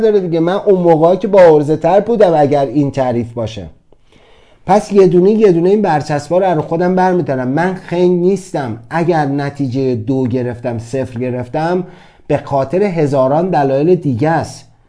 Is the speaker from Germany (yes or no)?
no; Tehran, Tehran Province, Iran; born there; دقیقا به همین اندازه ای که من در تهران به دنیا اومدم،